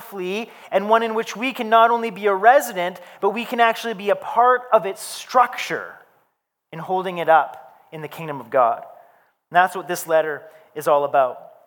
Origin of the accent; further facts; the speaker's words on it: Victoria, British Columbia, Canada; Growing up in Victoria on Vancouver Island, we were always warned that one day the big one would come.